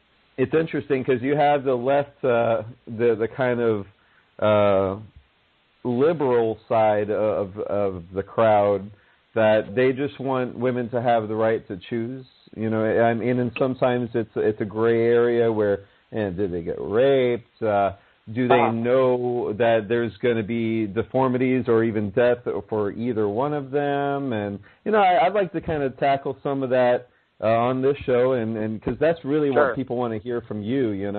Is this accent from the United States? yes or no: yes; Miami, Florida, United States; I mean, my background was, I grew up in Miami, and it's shenanigans down there.